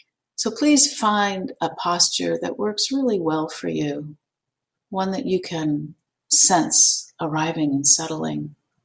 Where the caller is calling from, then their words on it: Arcata, California, United States; I am calling in from Arcata, which is about 300 miles north of San Francisco on the coast in the Redwoods